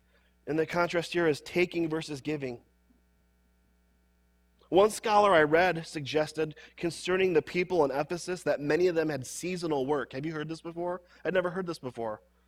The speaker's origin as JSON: {"language": "English", "town": "Jackson", "region": "Michigan", "country": "United States", "tie": "born or raised there", "said": "I grew up in Jackson, Michigan, went to an Awana clubs in Jackson, Michigan, grew up in church there."}